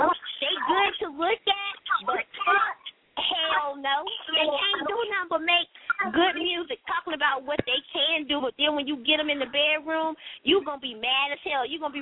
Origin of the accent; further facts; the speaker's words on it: North Carolina, United States; I'm from North Carolina. I used to live in Fort Lauderdale.